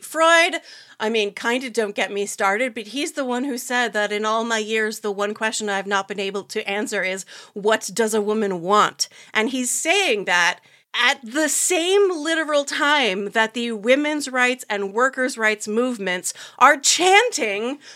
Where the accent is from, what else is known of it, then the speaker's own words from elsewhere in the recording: United States; I'm American, I live here